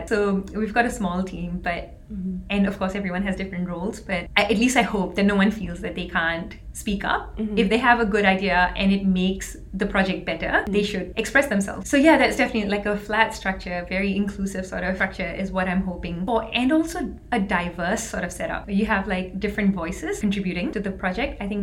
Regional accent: Singapore; also born or lived in India / Indonesia / Australia; so I grew up mostly in Singapore, but so I was born in India and I spent some time in Indonesia as well.

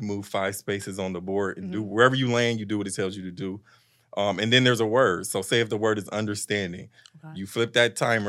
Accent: Cleveland, Ohio, United States; I'm from Cleveland, Ohio, so I would be in Cleveland, going out to investors

